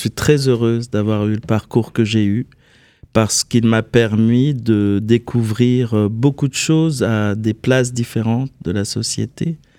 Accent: Clichy-sous-Bois, Île-de-France, France; also born or lived in Paris; Alors, je suis né à Paris. Je suis né à Paris dans le 13e. Et ensuite, mes parents sont allés habiter dans le 93 à Clichy-sous-Bois.

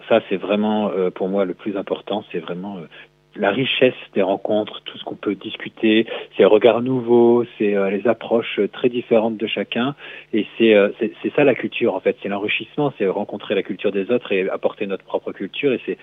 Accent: Lille, Hauts-de-France, France; moi je suis issu du nord de la France, du côté de Lille, et puis j'ai travaillé pendant une dizaine d'années en Belgique

